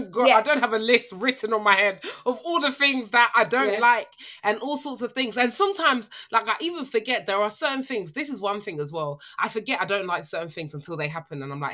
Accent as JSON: {"language": "English", "country": "Ghana", "said": "Like, I think for me, I'm Ghanaian"}